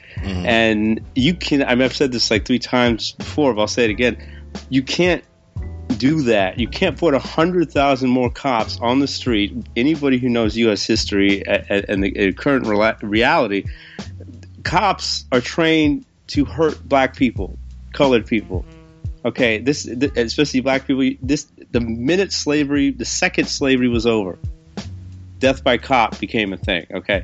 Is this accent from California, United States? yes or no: yes; Los Angeles, California, United States; I'm from Los Angeles, born and raised